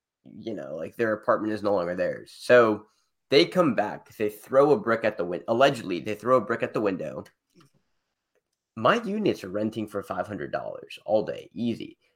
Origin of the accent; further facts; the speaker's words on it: California, United States; also born or lived in Arizona; Because I'm from the Bay Area.